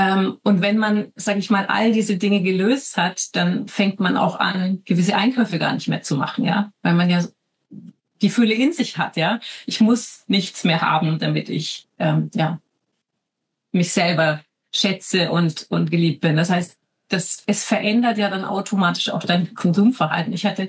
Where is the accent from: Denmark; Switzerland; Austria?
Switzerland; Bei uns in der Schweiz die dritte Säule oder so.